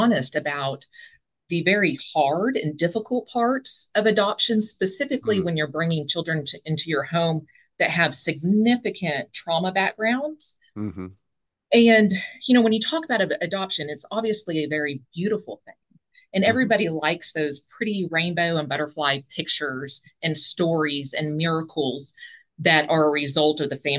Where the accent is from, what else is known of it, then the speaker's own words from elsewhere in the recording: Arkansas, United States; Like you already mentioned, I'm from Arkansas, live in Hot Springs, Arkansas.